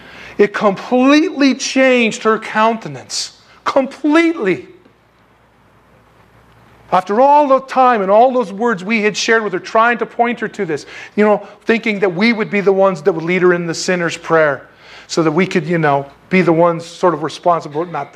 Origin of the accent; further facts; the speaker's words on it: San Diego, California, United States; I grew up in San Diego. It's where all the dude stuff comes from, right?